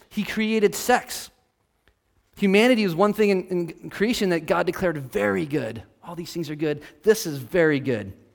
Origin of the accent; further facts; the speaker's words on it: Washington, United States; Maybe it's because I'm from Washington State, but I thought of Mount St. Helens.